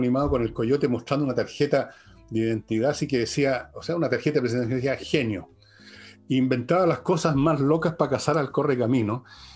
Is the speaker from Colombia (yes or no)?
no; Santiago, Santiago Metropolitan Region, Chile; born there; que nací en Santiago, pero así ocurre.